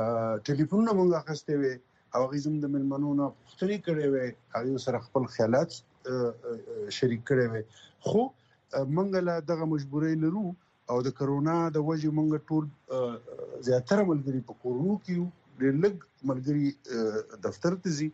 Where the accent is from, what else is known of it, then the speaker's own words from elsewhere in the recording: Buner, Khyber Pakhtunkhwa, Pakistan; په بونیر کې چونکې زه خپله د دغې خاورې دغه زما ټاټوبی دی